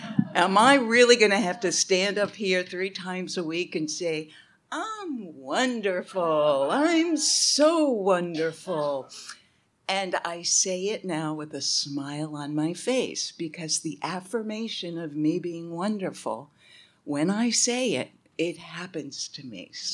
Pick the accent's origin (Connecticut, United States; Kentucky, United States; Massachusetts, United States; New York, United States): New York, United States; I am from New York originally, and the sarcasm just rolls out of me.